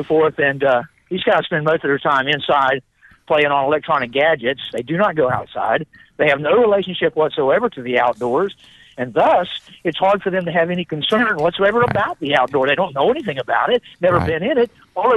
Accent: Fernandina Beach, Florida, United States; I'm from Fernandina Beach, and just the other day I was on social media.

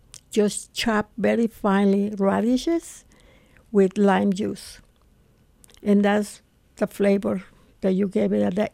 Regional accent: Yucatán, Mexico; English is a second language; And I mastered the dish growing up in Yucatan.

